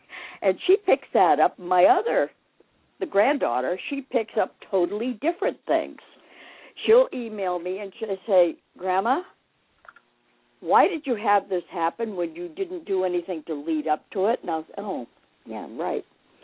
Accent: Massachusetts, United States; now in California, United States; In the early 70s, right after I moved to California from Massachusetts, my mother and her sister came for a month-long visit.

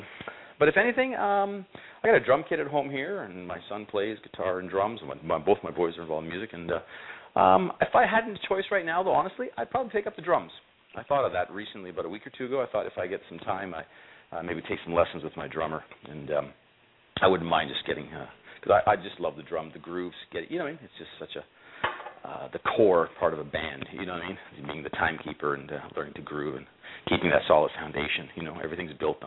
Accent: Mississauga, Ontario, Canada; We have the big Celebration Square gig here in Mississauga, my hometown.

